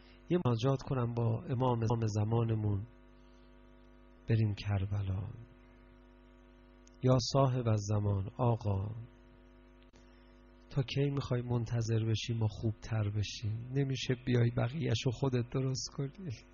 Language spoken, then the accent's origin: Persian; Iran; اونجا یکی دوستان نفر خارجی فهمیدن ما ایرانی هستیم